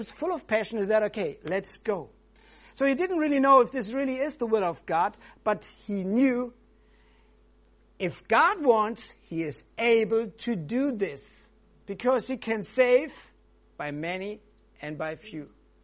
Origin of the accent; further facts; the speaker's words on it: West Germany, Germany; English is a second language; now in Dresden, Germany; I come from West Germany and I moved to Dresden